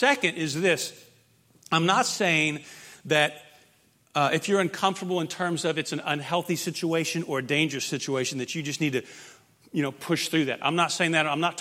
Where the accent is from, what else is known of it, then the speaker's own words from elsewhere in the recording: Indiana, United States; now in Texas, United States; So I grew up in Indiana, so winter here in Texas.